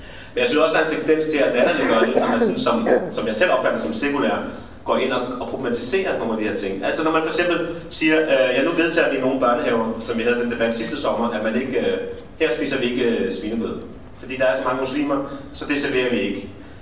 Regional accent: Copenhagen, Capital Region of Denmark, Denmark; Jeg er vokset op på Nørrebro. Min far er muslim, og min mor er dansker. Min far er fra Tyrkiet

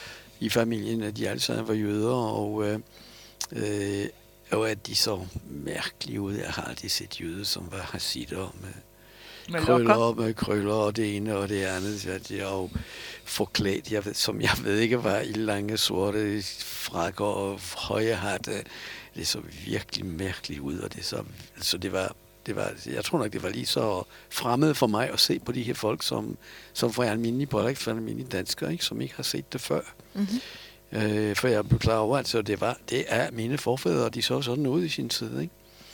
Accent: Poland; Danish is a second language; jeg har betragtet mig selv dengang som polak, simpelthen, og ikke som jøde. Og det var jeg heller ikke.

